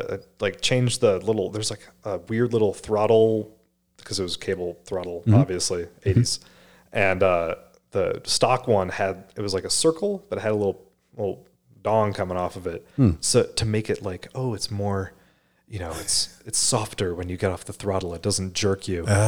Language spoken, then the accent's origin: English; Illinois, United States; now in Colorado, United States; I grew up in Illinois.